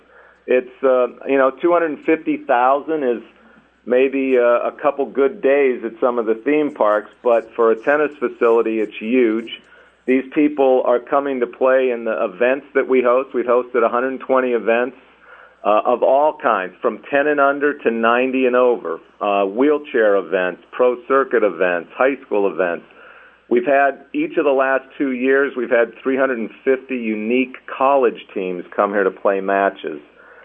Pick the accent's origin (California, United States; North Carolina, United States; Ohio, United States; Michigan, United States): Ohio, United States; You know, I'm from Ohio originally